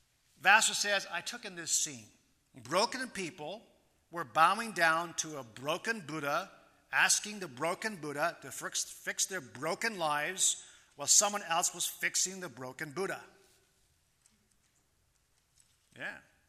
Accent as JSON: {"language": "English", "country": "Japan", "tie": "born or raised there", "said": "That's the kind of environment I grew up in Japan."}